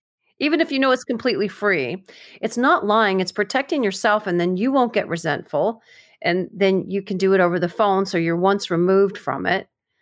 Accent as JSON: {"language": "English", "region": "Florida", "country": "United States", "said": "it's funny because I'm from Florida, and I was in Nashville"}